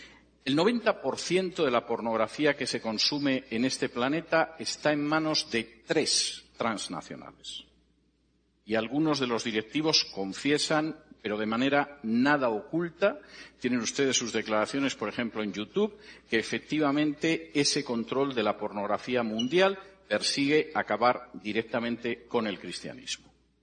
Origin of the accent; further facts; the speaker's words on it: Spain; en mi país de origen, en España